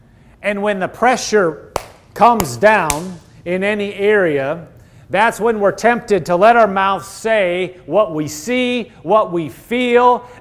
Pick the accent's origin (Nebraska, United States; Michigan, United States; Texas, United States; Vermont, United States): Nebraska, United States; I'm from Nebraska, not the East Coast.